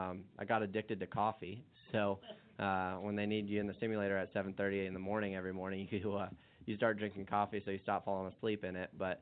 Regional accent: Arizona, United States; I just want to say, so I'm from Arizona.

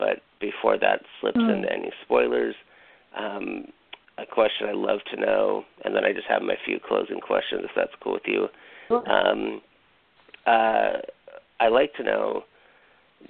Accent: Hawaii, United States; I worked on a film in Hawaii, The Descendants, and it was very interesting because I'm from Hawaii

